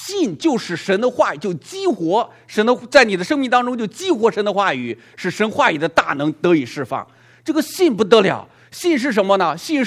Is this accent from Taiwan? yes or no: no; Henan, China; 河南人不喊伯伯，我们河南人喊比爸爸更大年龄更大的长辈，叫大爷